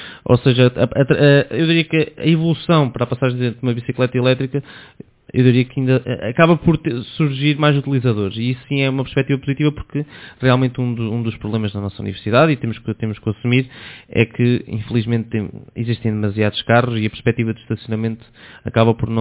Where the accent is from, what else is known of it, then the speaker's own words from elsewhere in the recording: Nariz, Centro, Portugal; Eu neste momento, sou natural de Nariz, mas agora já estou a viver na cidade, vivo junto à periferia